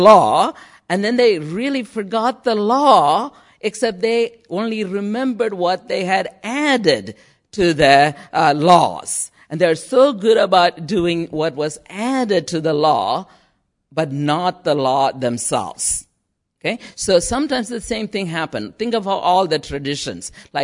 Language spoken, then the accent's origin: English; India; I grew up in India in a pretty conservative family, although I myself wasn't a committed Christian.